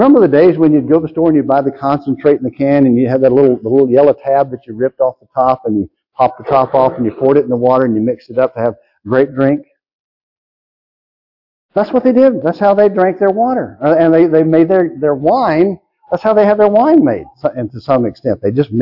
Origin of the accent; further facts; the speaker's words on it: Lindale, Texas, United States; Years ago, my hometown newspaper in Lindale reprinted a bunch of articles from the late 1800s. The city of Lindale in Texas was established, I think, in 1872